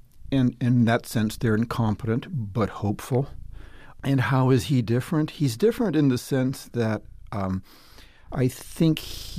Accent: Cleveland, Ohio, United States; And I was raised in Cleveland, which is called the Forest City.

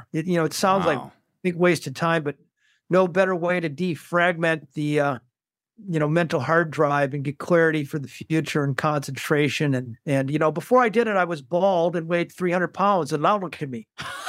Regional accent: St. Paul, Minnesota, United States; I grew up in St. Paul, Minnesota.

